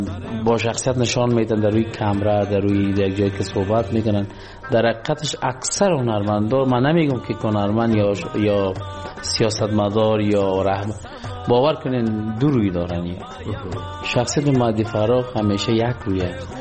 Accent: Afghanistan

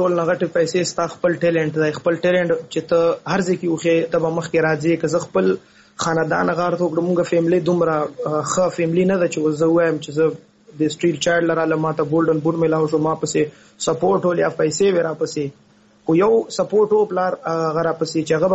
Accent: Khyber Pakhtunkhwa, Pakistan; زه د خیبر ایجنسی نه یم

